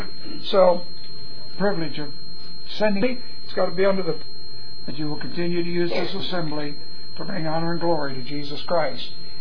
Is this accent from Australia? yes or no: no; Texas, United States; also born or lived in California; I was born in California, but I left it early to come to Texas. Texas is a great place.